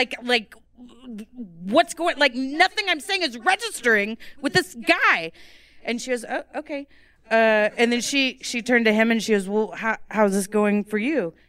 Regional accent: Texas, United States; I'm Texan. We just fucking do things big.

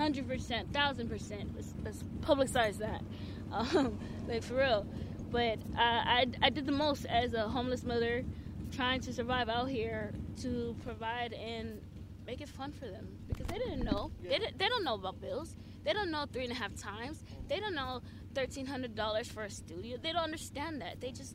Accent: Oceanside, California, United States; I'm naturally from Oceanside, locally and naturally born.

